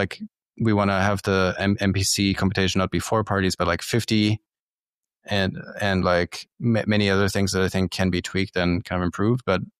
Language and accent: English; Germany; I'm originally from Germany.